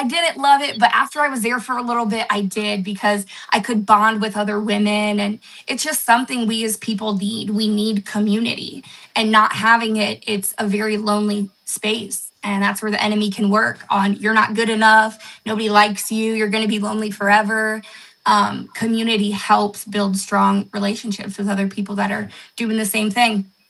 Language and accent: English; Akron, Ohio, United States; Because I'm originally from Akron, so we were living towards that way.